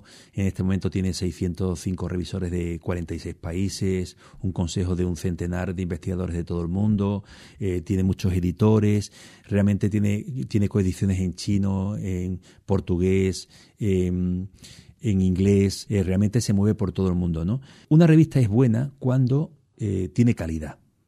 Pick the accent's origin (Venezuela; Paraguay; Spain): Spain; Huelva, Andalusia; No estoy en Huelva, estoy en una ciudad preciosa también, que es Castellón, a la que vengo con cierta frecuencia y me encanta porque además Castellón tiene muchas similitudes con Huelva.